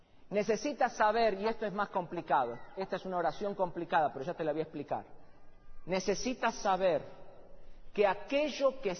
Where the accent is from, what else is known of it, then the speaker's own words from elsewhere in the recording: Argentina; O los argentinos diríamos, ¿no? Tierra adentro en mi país, en algún lugar de mi país.